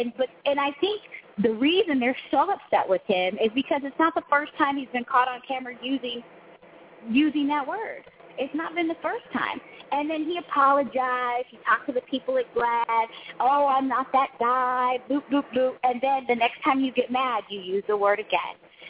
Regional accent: Texas, United States; I grew up in Texas.

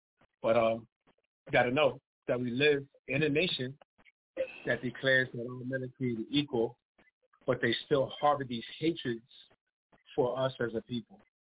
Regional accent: Georgia, United States; you know, growing up in Georgia, where we know there's crackers that fly Confederate flag.

